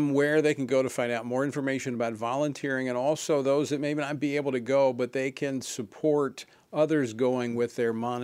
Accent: Baton Rouge, Louisiana, United States; as they did relief work and rebuild after a historic flood in my hometown of Baton Rouge.

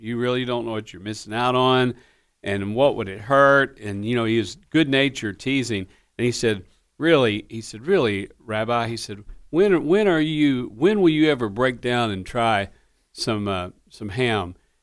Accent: Owensboro, Kentucky, United States; That's right. I was born and raised in Owensboro, Ruth.

